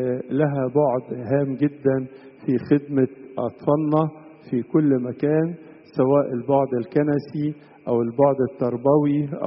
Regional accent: Egypt; أنا جاي من مصر

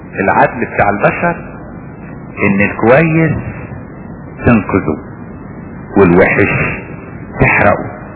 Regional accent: Upper Egypt, Egypt; وفي مثل بيقولوه عندنا في الصعيد

